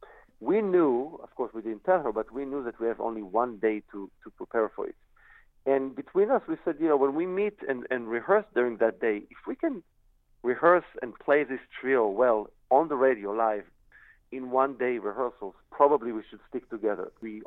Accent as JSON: {"language": "English", "country": "Israel", "said": "I come from Israel, so naturally we knew each other from Israel"}